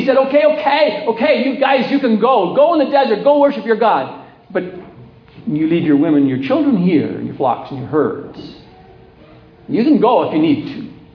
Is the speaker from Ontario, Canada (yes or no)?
yes; Ontario, Canada; I grew up in Ontario.